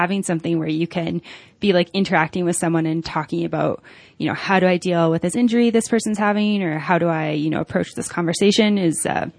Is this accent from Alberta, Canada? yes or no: yes; Alberta, Canada; there's actually a physio clinic in my hometown in Alberta